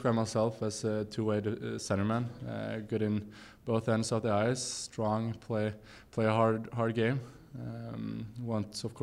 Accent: Gothenburg, Västra Götaland, Sweden; English is a second language; And then the World Juniors was in Gothenburg, my hometown, so it was really, really, really special to play there.

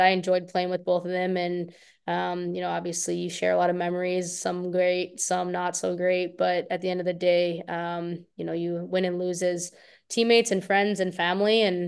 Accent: Wisconsin, United States; So I grew up in Wisconsin and I go to Shattuck

